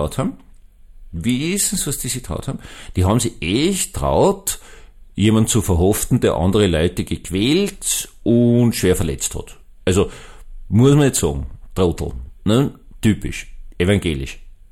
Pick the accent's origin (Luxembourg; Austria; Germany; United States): Austria; Ich als Österreicher bin schockiert.